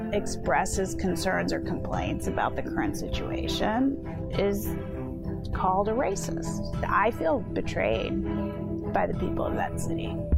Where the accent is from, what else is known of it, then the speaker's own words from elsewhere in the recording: East Coast, United States; I moved to San Francisco from the South Bay, although I'm from the East Coast, but I went to college in the South Bay. Moved to San Francisco in 1992, and I loved it.